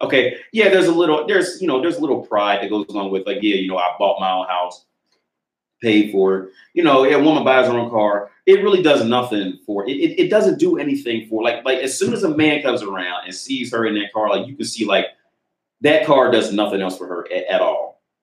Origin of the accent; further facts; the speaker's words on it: United States; So I'm from America.